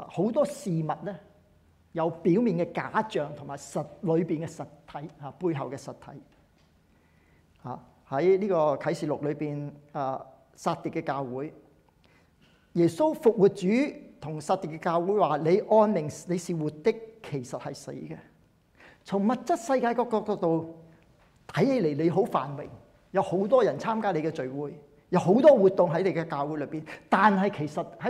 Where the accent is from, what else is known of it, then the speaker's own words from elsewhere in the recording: Hong Kong; 如果我们香港人